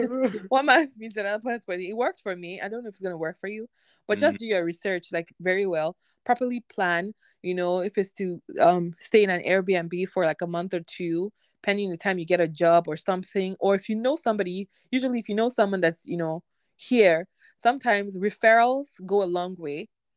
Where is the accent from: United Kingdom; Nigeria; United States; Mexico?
Nigeria; accent: Nigerian; now in Canada; Like I can speak like Nigerian, like with my Nigerian accent, and then I could automatically switch and start talking like a Canadian, right?